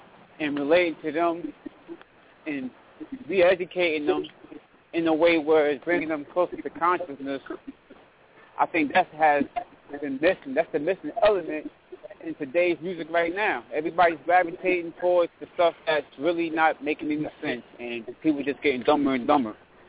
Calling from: New Brunswick, New Jersey, United States; I'm calling from New Brunswick, New Jersey.

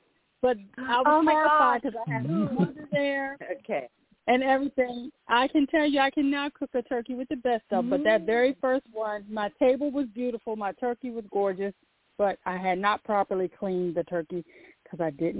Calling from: North Carolina, United States; North Carolina.

